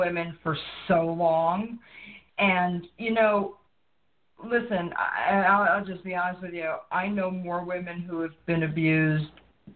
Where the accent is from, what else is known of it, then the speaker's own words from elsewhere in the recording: New York, United States; We're all from New York.